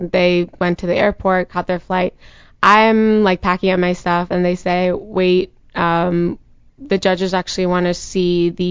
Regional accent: New Jersey, United States; born there; now in Los Angeles, United States; No, I was born in New Jersey.

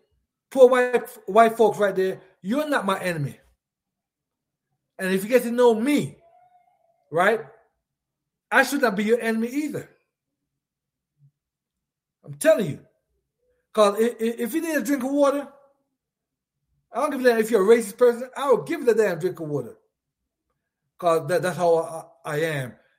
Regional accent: United States; Because I know that we, as the American people, the voter, right?

